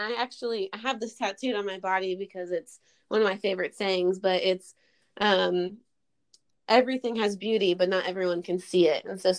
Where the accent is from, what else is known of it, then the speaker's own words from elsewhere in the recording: Boerne, Texas, United States; We grew up in Bernie, so Fredericksburg is like right around the corner